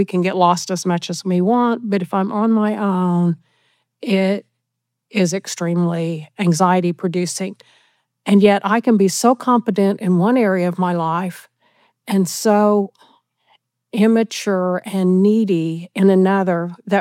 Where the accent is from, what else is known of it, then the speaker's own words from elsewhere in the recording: Oklahoma, United States; I'm from Oklahoma. You can tell from my accent.